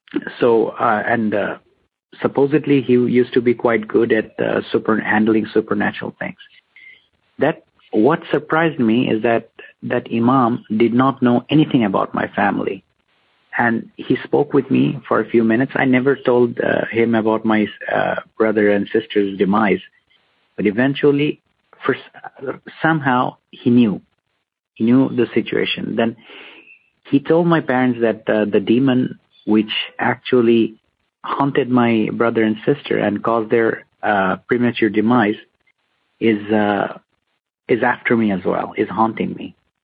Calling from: Bangladesh; I'm calling from Bangladesh.

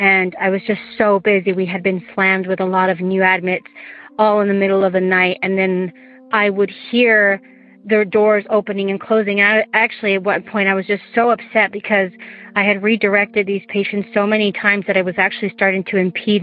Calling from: Utah, United States; I'm calling from Utah.

